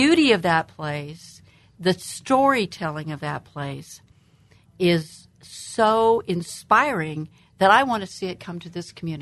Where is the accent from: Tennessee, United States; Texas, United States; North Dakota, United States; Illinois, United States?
Illinois, United States; Springfield; Well, actually, my hometown is Springfield, Illinois.